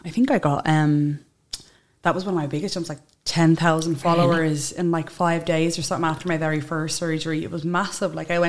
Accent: Tallaght, Leinster, Ireland; I'm from Tala, Dublin.

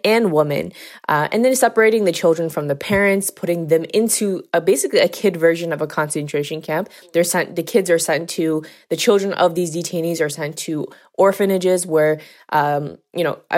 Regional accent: United States; I'm being born and raised in the States.

